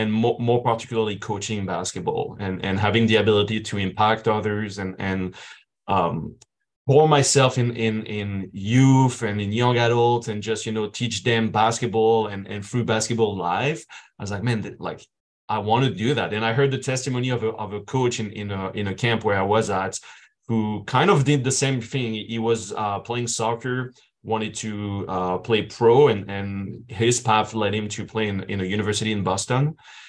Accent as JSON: {"language": "English", "country": "France", "tie": "born or raised there", "moved": "yes", "lives_now": "Canada", "said": "I born and raised in France and came to basketball pretty late in my life at 15 years old."}